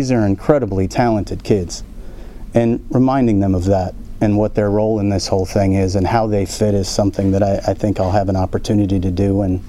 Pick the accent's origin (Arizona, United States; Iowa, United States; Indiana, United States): Arizona, United States; Phoenix; I was raised in Phoenix with the Colangelo family and Cotton Fitzsimmons and scouting mentors like Dick Van Arsdale.